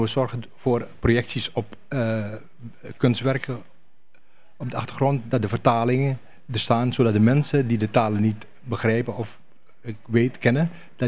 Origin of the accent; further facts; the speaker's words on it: Netherlands; omdat wij als Nederlanders van Surinaamse afkomst onderdeel zijn van het totale grote culturele palet van hier.